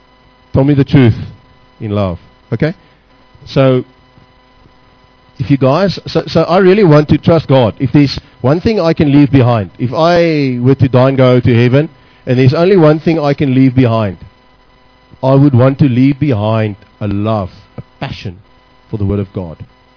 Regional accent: South Africa; I'm from South Africa.

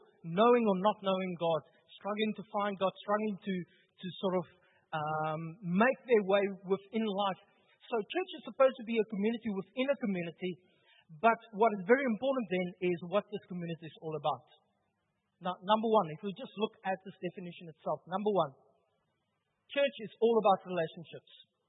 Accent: Upington, Northern Cape, South Africa; now in Cape Town, South Africa; I'm initially from Upington, but I've grown to be a softie, I think.

